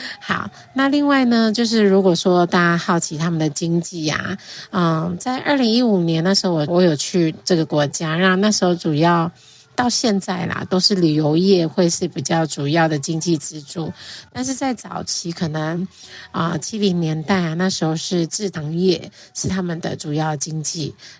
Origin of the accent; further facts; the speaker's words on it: Taiwan; 那我们从台湾要飞到加勒比海